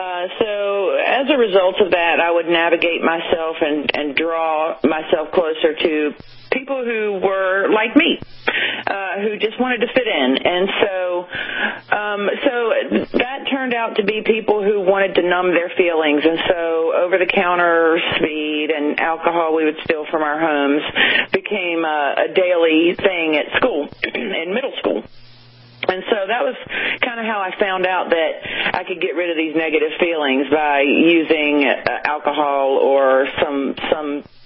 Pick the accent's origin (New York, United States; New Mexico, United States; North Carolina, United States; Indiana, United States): North Carolina, United States; Wilmington; Well, I grew up in North Carolina, a small town. Back in the 80s, it was a small town, Wilmington, North Carolina.